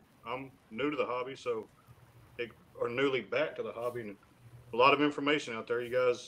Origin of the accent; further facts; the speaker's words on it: Texas, United States; I didn't realize there were so many Texans in this hobby right now. I'm a Texan too, so